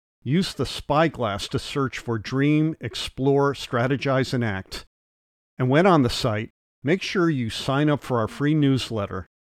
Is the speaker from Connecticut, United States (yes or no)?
yes; New Haven, Connecticut, United States; As a 6-year-old growing up in New Haven, Connecticut, I'd awaken to the sound of a garbage truck.